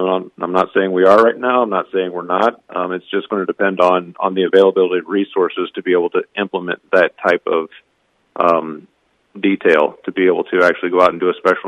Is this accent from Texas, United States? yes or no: no; Wisconsin, United States; I'm from Wisconsin